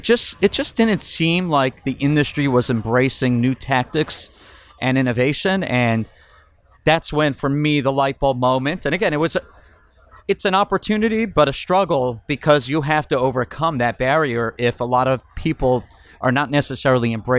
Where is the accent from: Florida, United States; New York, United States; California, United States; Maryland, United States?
Florida, United States; Miami; I'm actually a native. I'm from Miami. It's my hometown.